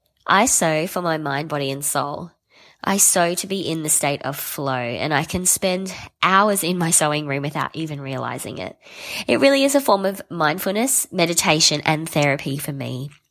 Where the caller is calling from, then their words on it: Brisbane, Queensland, Australia; I'm calling from Brisbane, Australia.